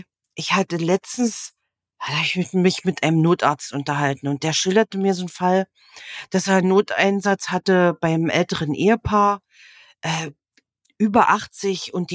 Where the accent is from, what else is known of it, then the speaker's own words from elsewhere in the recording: Saxony, Germany; Ja, bei uns in Sachsen